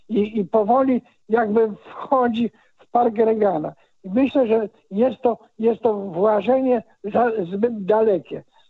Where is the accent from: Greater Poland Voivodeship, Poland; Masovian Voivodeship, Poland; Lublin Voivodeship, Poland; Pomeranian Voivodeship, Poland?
Pomeranian Voivodeship, Poland; Gdańsk; kiedy zobaczyli nas, że jesteśmy z Gdańska